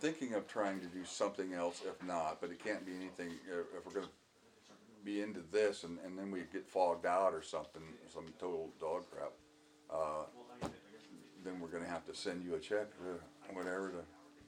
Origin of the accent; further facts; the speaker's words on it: Wilkeson, Washington, United States; Bottom of Mount Rainier. In a little coal mining town.